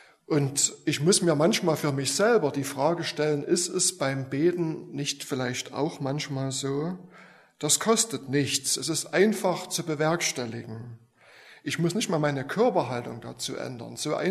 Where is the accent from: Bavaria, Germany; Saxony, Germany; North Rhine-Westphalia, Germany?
Saxony, Germany; Oelsnitz; von der Gemeinde, wo ich herkomme, Oesnitz im schönen Erzgebirge.